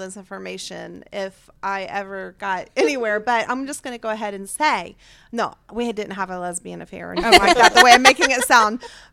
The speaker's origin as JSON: {"language": "English", "town": "Smyrna", "region": "Georgia", "country": "United States", "tie": "born or raised there", "also_born_or_lived": "Florida", "said": "I am an Atlanta girl. I lived in Florida for 12 years, but basically I went to middle school, high school, elementary through college in Georgia."}